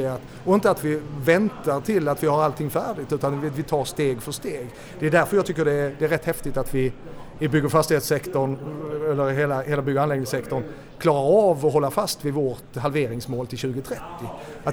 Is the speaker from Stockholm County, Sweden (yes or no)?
no; Skåne, Sweden; Innan dess, så jag är född uppvuxen på Bjärehalvön. Då sommarjobbar man med att plocka potatis.